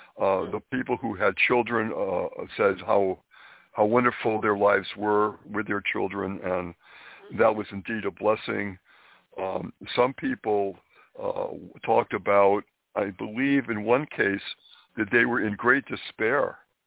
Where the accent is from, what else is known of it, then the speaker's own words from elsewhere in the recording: Springfield, Massachusetts, United States; I was brought up in New England, Springfield, Massachusetts, and because all around Massachusetts and the other states bordering, there were so many historic sites.